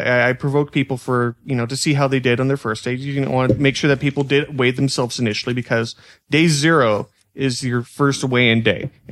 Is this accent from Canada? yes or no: yes; Canada; I know we're Canadian.